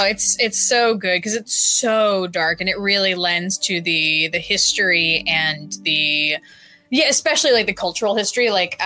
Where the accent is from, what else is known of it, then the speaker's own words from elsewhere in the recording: the South, United States; I'm from the South